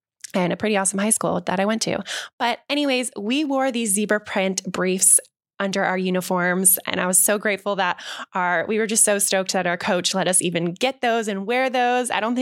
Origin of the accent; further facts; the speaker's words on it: Chicago, Illinois, United States; You know, I grew up in the Midwest in Chicago, like a suburb of Chicago. And so they were cold.